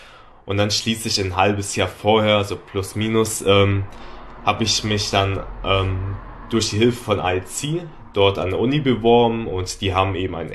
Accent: Mainz, Rhineland-Palatinate, Germany; ich bin 26 Jahre alt. Ich komme aus Mainz

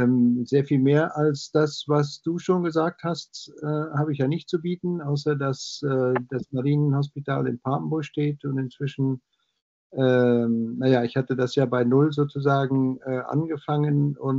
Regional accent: Belgium; Du hast auch gesagt, ich bin Belgier, das stimmt auch und bin ich es auch geblieben.

